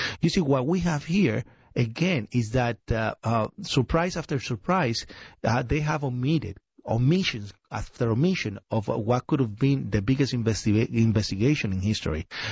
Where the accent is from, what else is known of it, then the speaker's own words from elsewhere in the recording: Puerto Rico; born there; I was born in Puerto Rico. It's an island in the Caribbean. Yeah. That is a colony of the United States.